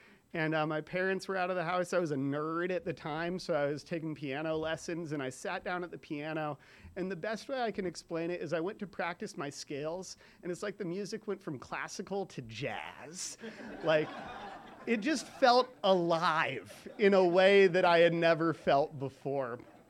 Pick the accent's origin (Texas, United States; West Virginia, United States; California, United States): California, United States; Carmel Valley; I grew up in Carmel Valley.